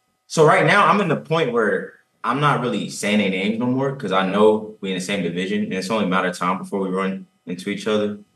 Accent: Atlanta, Georgia, United States; Georgia. I grew up in Atlanta.

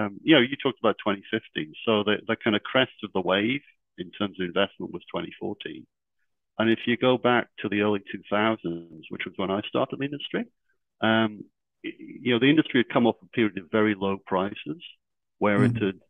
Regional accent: United Kingdom; I'm a Brit, and I'm an engineer by background

